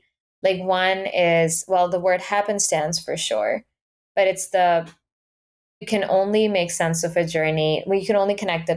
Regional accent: Abbottabad, Khyber Pakhtunkhwa, Pakistan; Like I was in high school, I was in Abbottabad, my hometown. I was thinking about moving to Islamabad for my high school.

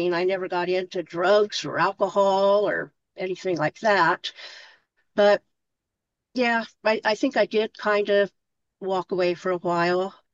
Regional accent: Indiana, United States; moved away as an adult; now in Denver, United States; Well, I was raised in Indiana in a small country town, very conservative. And when I was about maybe 28 or so, 27, 28, I decided to move to Denver, Colorado.

